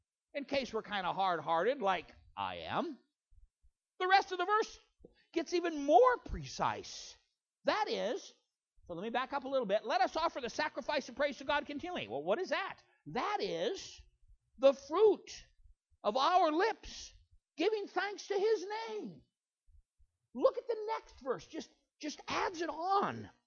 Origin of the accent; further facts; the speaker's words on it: Montana, United States; I was raised in Western Montana, the middle of five brothers